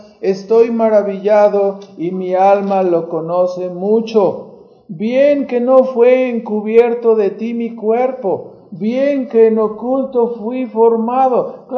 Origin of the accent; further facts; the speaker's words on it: Tepito, Mexico City, Mexico; born there; ¿a qué le voy tirando si yo nací en el Tepe? ¿Verdad? Luego, apenas puedo hablar español, ni inglés hablo, y cuando hablo español me equivoco, digo retiartos y retemuchos